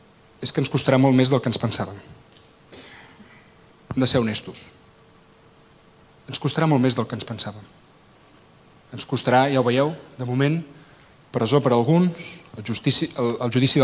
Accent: Sarrià de Ter, Catalonia, Spain; No sé si ho he dit, que és Sarrià de Ter al meu poble, sí?

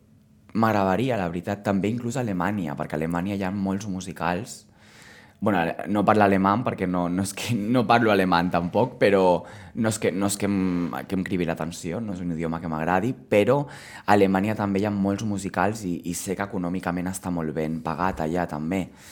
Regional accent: Barcelona, Catalonia, Spain; Perquè a mi m'encanta Barcelona i sóc de Barcelona i sempre m'ha agradat més Barcelona

